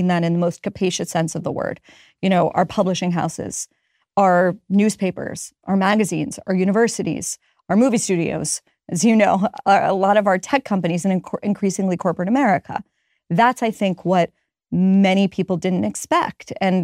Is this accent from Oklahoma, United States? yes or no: no; Pittsburgh, Pennsylvania, United States; Because I'm from Pittsburgh, and my mom at that time had a flooring business that took her to, you know, driving an hour, 2 hours outside of Pittsburgh